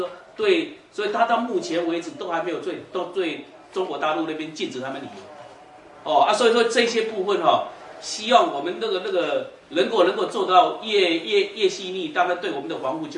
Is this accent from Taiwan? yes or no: yes; Taiwan; 我们台湾人也好，金门人很多都有些年轻小朋友最喜欢去日本玩